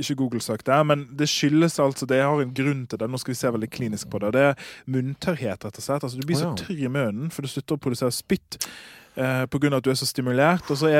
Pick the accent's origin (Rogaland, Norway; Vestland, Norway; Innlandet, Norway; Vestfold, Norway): Vestland, Norway; Sotra; Når jeg vokste opp på Sotra